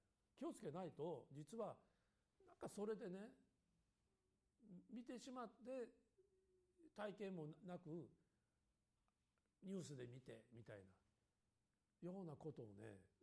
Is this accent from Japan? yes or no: yes; Kobe, Hyogo, Japan; 実は千歳町とか高取市場の周辺に僕生まれ育ちましたんでね、